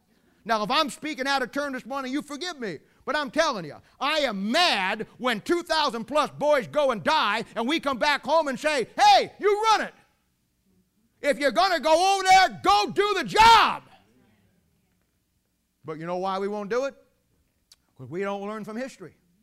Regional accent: United States; I'm an American. We're big, tough, and strong.

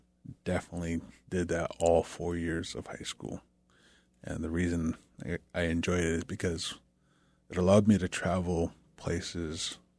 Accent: Hoonah, Alaska, United States; also born or lived in Kake; Huna and Cake. Those are places I grew up.

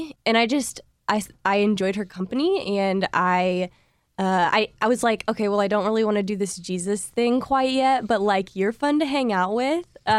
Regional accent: Normal, Illinois, United States; I grew up in Illinois.

